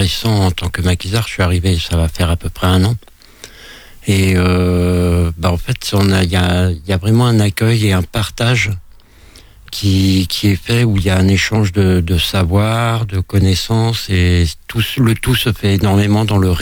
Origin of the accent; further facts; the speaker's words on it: Brest, Brittany, France; moi, je suis de Ponta, donc je traverse tout Brest pour y aller.